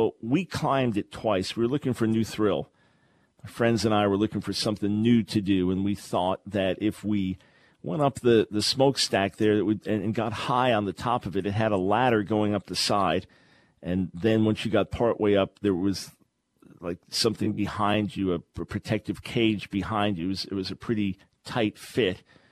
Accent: Island Park, New York, United States; Not far from where I grew up on Long Island, a little town between Oceanside and Long Beach called Island Park. A family moved there when I was just about 7 years old and lived there until I got married in 1976.

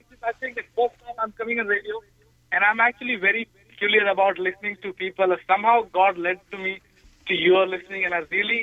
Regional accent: India; I mean, I'm from India. My background is kind of thing that we believe, you know, like that we have a Jewish ancestor

